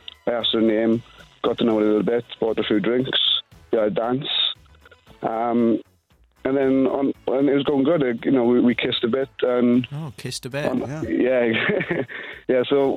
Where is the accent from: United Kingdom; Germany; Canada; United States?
United Kingdom; Wales; I'm from the London in South Wales.